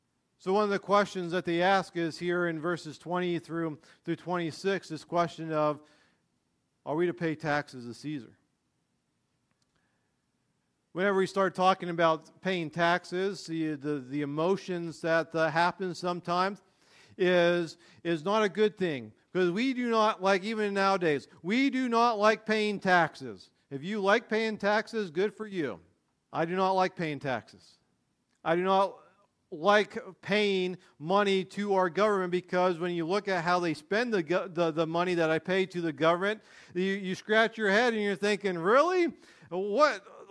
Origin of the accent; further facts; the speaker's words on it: Erie, Pennsylvania, United States; when I was growing up in Erie, my dad would work in Erie